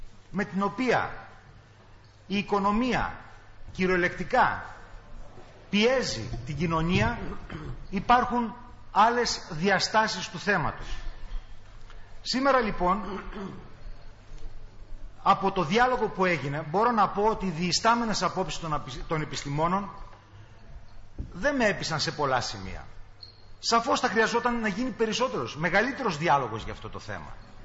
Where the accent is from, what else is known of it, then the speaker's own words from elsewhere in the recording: Alexandroupoli, Eastern Macedonia and Thrace, Greece; επειδή κατάγομαι από την Αλεξανδρούπολη και είμαι κοντά σε όλα αυτά τα ζητήματα